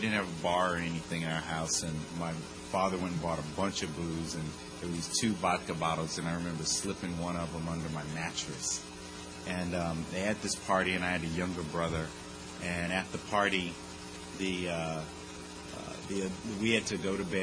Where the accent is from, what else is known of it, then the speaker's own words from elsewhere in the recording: Texas, United States; I grew up in Texas